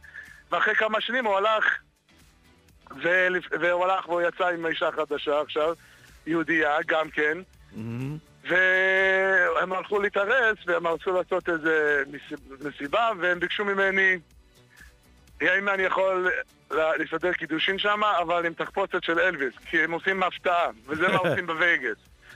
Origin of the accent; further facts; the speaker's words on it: Baltimore, Maryland, United States; אני גדלתי בבולטימום